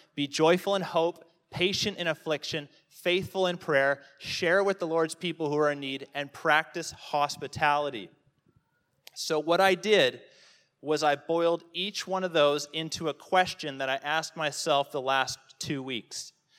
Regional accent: Canada; now in Australia; I'm Canadian.

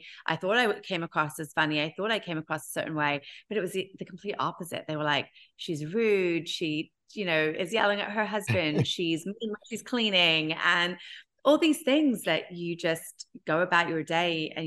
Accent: United Kingdom; I'm very British in that way.

